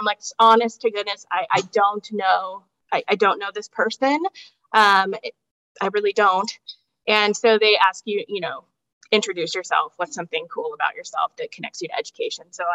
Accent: Pullman, Washington, United States; I'm one of those fortunate people who can say I grew up in Pullman.

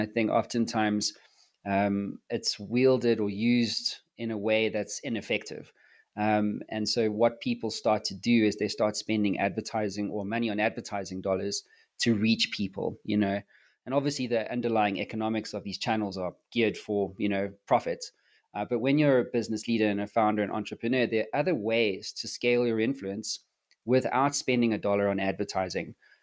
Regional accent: South Africa; now in United States; I'm from South Africa and obviously based in the US.

